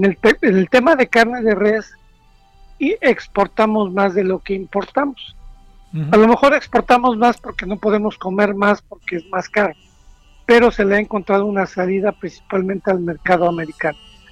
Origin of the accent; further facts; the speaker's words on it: Veracruz, Mexico; Yo soy de Veracruz y estoy acostumbrado mucho a las gorditas, las picaditas, pero no a la fruta.